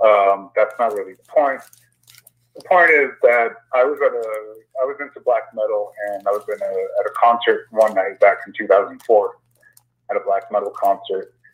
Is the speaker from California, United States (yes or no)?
yes; Los Angeles, California, United States; moved away; Right now, no. I was actually born and raised in LA, but I haven't been in the States for, I don't know